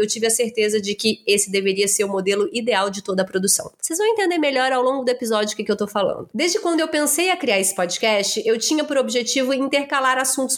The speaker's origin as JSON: {"language": "Portuguese", "region": "Minas Gerais", "country": "Brazil", "said": "Massa demais. Eu como mineira."}